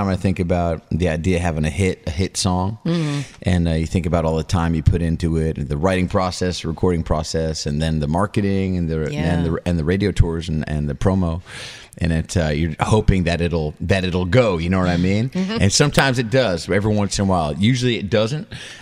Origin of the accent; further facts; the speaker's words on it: New York, United States; now in Nashville, United States; Listen, New York will always be my home because I'm a New Yorker, you know.